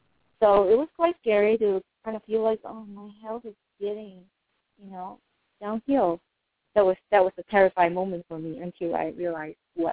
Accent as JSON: {"language": "English", "country": "Singapore", "tie": "born or raised there", "said": "I grew up in Singapore, and our typical staple food are rice, noodle, and bread."}